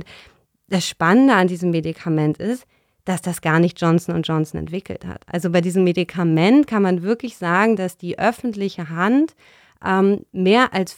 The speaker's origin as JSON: {"language": "German", "region": "Berlin", "country": "Germany", "tie": "born or raised there", "said": "bin ich in Berlin aufgewachsen"}